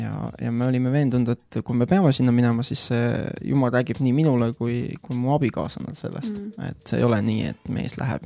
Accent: Tartu, Tartu County, Estonia; now in Viljandi, Estonia; olen nüüd läinud Viljandisse, et kes mind vähegi teab, olen olnud Tartu elanik ja põline tartlane, aga nüüd siis otsapidi Viljandisse.

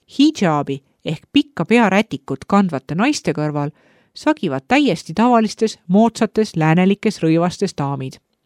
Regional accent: Bihać, Federation of Bosnia and Herzegovina, Bosnia & Herzegovina; Minu kodulinn Bihać ja seda ümbritsev Unasana maakond on peaaegu 100% moslemi elanikkonnaga.

